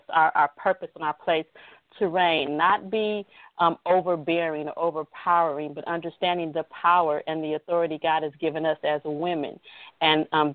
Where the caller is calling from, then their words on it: El Segundo, California, United States; I'm calling in from El Segundo, California.